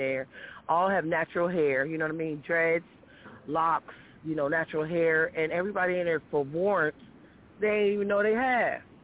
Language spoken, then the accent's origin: English; Missouri, United States; now in Jacksonville, United States; One is like in Missouri, and that's my hometown where I'm from, and also here in Jacksonville